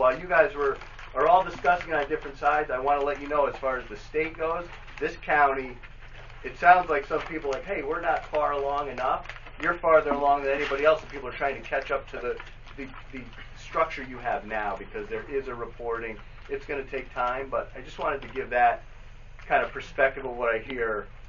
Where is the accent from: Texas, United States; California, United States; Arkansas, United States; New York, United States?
New York, United States; Albany; I'm from Albany, New York.